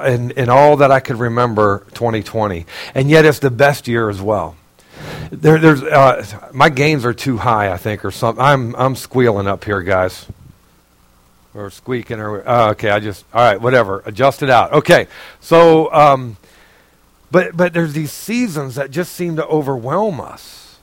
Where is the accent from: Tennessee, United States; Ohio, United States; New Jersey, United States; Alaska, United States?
Ohio, United States; also born or lived in North Carolina / Missouri; now in New York, United States; We're from Ohio originally, but we lived in North Carolina for 17 years, and then Missouri for 4 years.